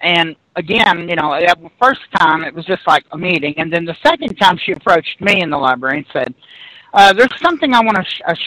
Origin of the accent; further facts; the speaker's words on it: Texas, United States; is all happening in Southeast Texas, about 60 miles south by southwest of Houston, which is where I was raised up there in South Texas.